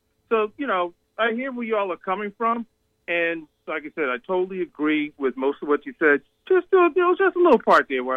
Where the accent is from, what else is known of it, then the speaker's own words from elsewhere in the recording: Philadelphia, Pennsylvania, United States; So I heard the same thing growing up in Philadelphia.